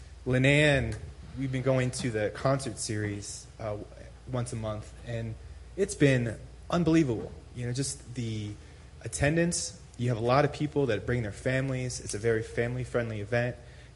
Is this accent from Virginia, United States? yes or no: yes; Jamestown, Virginia, United States; My wife and I'm from Virginia, Jamestown.